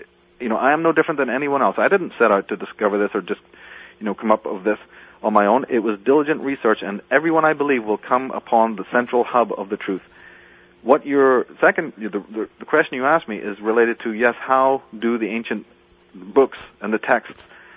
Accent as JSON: {"language": "English", "country": "Ireland", "said": "I'm part Indian, by the way. You mentioned I'm from Ireland"}